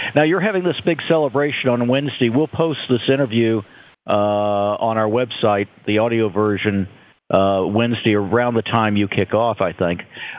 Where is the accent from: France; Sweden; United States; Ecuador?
United States; Indianapolis, Indiana; because I'm from Indianapolis, and before he went to Denver, he was a big guy in Indianapolis for a number of years